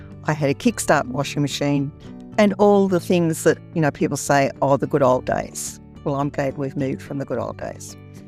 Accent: Melbourne, Victoria, Australia; That's a question that everyone asks when they hear that I come from Melbourne.

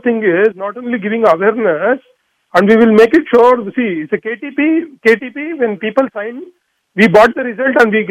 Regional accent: Bangalore, Karnataka, India; I'm from Bangalore, actually.

